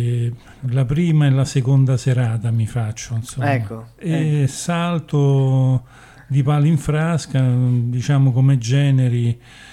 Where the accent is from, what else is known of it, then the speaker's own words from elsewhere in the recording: Rome, Lazio, Italy; born there; now in Avezzano, Italy; sono italianissimo, per cui sono nato a Roma. E mi sono trasferito qui ad Avezzano.